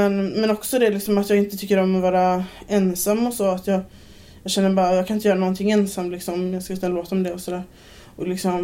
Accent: Alingsås, Västra Götaland County, Sweden; also born or lived in Borås / Herrljunga / Jönköping; Jag kommer från Alingsås. Jag föddes i Borås och sen så har jag växt upp i Alingsås. Sen så har jag bott lite i Herrljunga. Bott lite i Jönköping. Vänersborg.

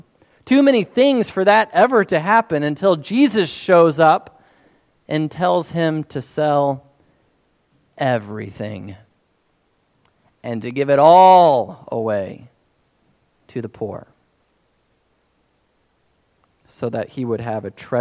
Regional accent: Perryville, United States; A new business would open up in Perryville, my hometown, and I'd already start thinking about, wonder what kind of profit margins they're getting and what they're selling.

